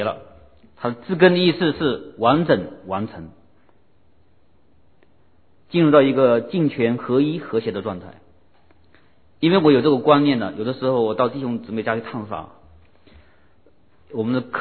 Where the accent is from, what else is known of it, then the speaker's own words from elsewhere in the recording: China; 就好像我们中国人有句话说